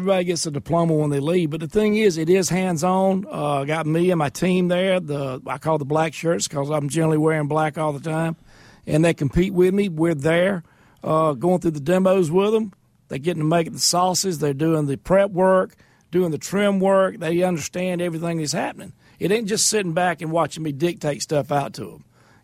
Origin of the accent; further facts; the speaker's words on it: the South, United States; I know proper grammar, but I wasn't raised speaking proper grammar. I'm from the South.